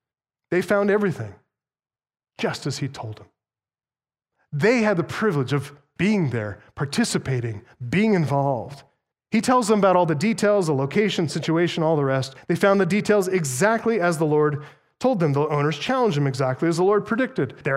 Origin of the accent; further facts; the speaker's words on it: United States; I mean, as an American, I certainly make no claim to know the full significance of all that happened there